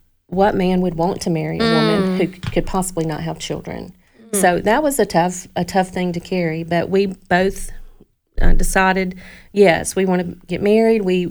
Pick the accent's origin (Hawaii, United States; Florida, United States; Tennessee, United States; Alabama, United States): Alabama, United States; And it's neat how God puts your journey together, because I'm originally from North Alabama.